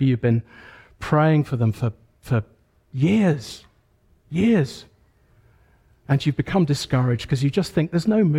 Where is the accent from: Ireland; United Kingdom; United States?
United Kingdom; England; But thankfully, I'm not English first and foremost. I'm a Christian first and foremost.